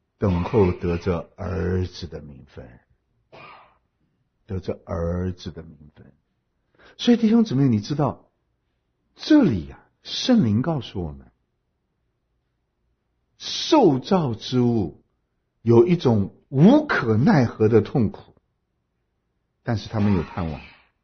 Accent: Hunan, China; 中间有没有湖南人？有啊，我们都不是好东西

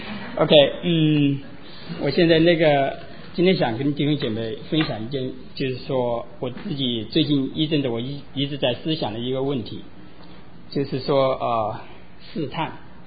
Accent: China; 我们中国人常常有个词啊，觉得蛮有意思

